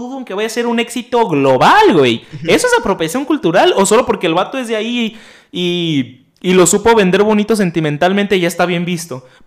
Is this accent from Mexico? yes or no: yes; Colima, Mexico; ¿O porque yo soy de Colima lo puedo hacer?